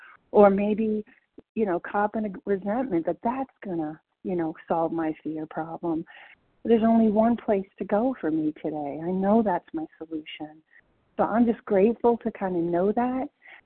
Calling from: Colorado, United States; Good morning, everybody. … in Colorado.

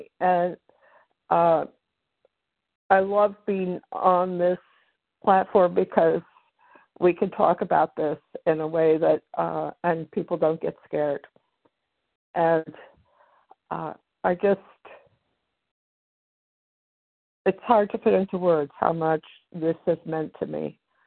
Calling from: Maryland, United States; from Maryland

